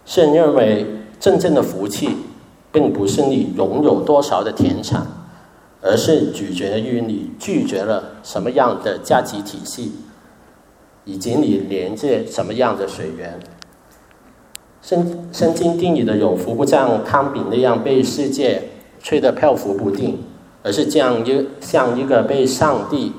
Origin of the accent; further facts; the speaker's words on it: Sydney, New South Wales, Australia; Chinese is a second language; also born or lived in Hong Kong; 我是从悉尼来的。我十多年前在悉尼毕业，然后呢，我就跟我的太太回到香港，然后结婚生孩子，读神学，然后三年的时候就回到悉尼定居